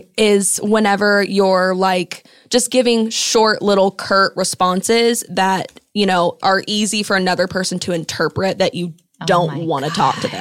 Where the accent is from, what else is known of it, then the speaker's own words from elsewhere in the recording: Kentucky, United States; Yeah, I'm from Kentucky, but she has a cell phone that she's like addicted to.